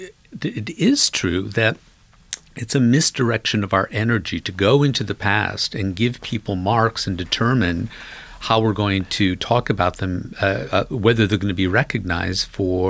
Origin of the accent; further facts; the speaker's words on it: Michigan, United States; I grew up in Macomb County, Michigan. It's famous among Democrats because it was the home of the Reagan Democrats. In the early 60s, it was blue collar, totally blue collar.